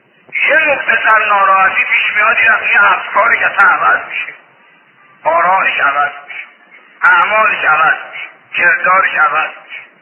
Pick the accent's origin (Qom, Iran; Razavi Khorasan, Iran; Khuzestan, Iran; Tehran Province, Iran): Razavi Khorasan, Iran; Mashhad; من بچه مشهدم، بچه اینجا